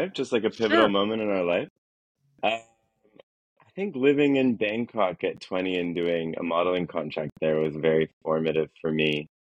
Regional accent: Vancouver, British Columbia, Canada; I'm from Vancouver and I'm from the North Shore specifically, which is where all the nature is.

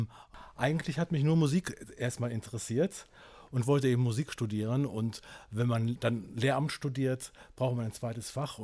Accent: Trier, Rhineland-Palatinate, Germany; also ich bin ja in der Gegend von Trier zur Schule gegangen.

